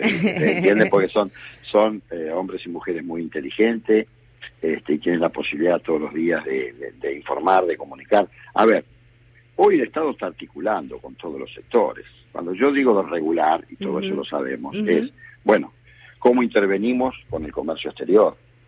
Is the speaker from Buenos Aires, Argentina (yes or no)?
yes; Buenos Aires, Argentina; mi provincia, que es Buenos Aires, o sea, como bonaerense que soy